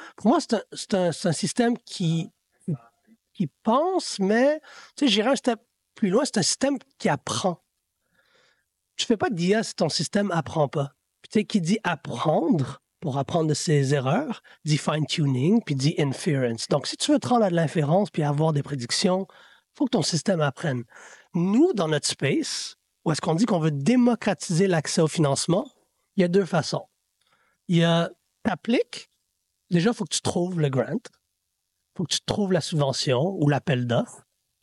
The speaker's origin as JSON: {"language": "French", "town": "Montreal", "region": "Quebec", "country": "Canada", "said": "Moi, je viens de Saint-Michel, Montréal-Nord."}